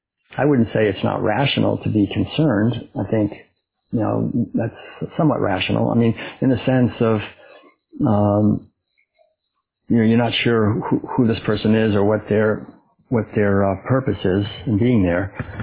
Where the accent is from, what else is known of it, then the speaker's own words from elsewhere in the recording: Concord, Massachusetts, United States; I know, like, when I was a kid, I was raised back in Concord, Massachusetts, and we just never locked the door.